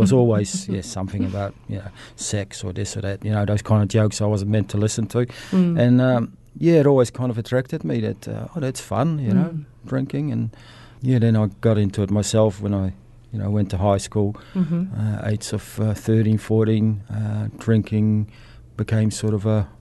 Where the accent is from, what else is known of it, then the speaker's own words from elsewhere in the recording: Schiedam, South Holland, Netherlands; born there; English is a second language; Yes, I was born in the Netherlands, in small town Schiedam next to Rotterdam.